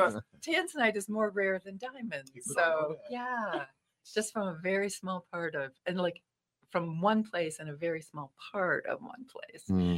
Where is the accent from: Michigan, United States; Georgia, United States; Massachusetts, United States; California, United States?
Michigan, United States; Whitehall; So I grew up in West Michigan. I went to Whitehall, went to Whitehall Schools, married a man from Montague Schools.